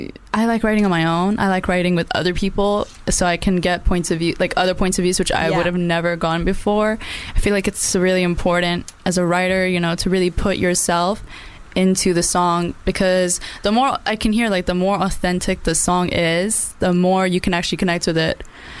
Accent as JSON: {"language": "English", "region": "London", "country": "United Kingdom", "tie": "born there", "said": "And because I was born in London and stuff, I kind of grew up a bit more Western"}